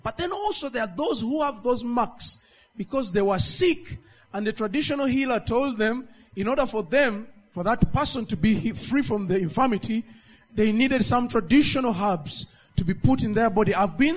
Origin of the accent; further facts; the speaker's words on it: Northern Region, Uganda; I come from Karamoja